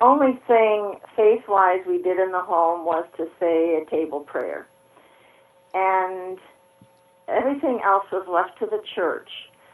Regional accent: Michigan, United States; I was born and raised in Michigan in a solid Lutheran family, Lutheran Church, Missouri Synod, one of the more conservative ends.

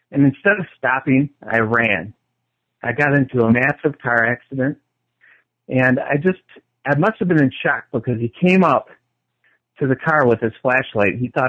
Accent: Detroit, Michigan, United States; born there; Yeah, well, I was born in Detroit, Michigan, in Metro Detroit, and I was baptized a Catholic.

